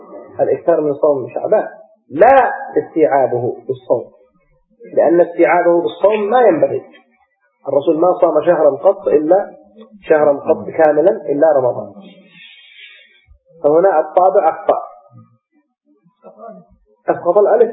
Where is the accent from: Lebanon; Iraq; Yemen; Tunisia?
Yemen; عندنا في اليمن يقول بصوم نص التنبيه